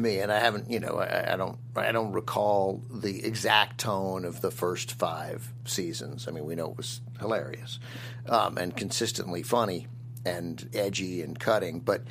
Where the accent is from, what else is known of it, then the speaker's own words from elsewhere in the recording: Washington, District of Columbia, United States; in a world I grew up in Washington, D.C.